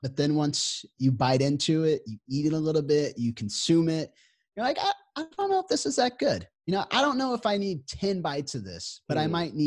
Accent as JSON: {"language": "English", "region": "Kansas", "country": "United States", "said": "Like as a Midwesterner to my core, the more casseroles I can consume in any given day, the better."}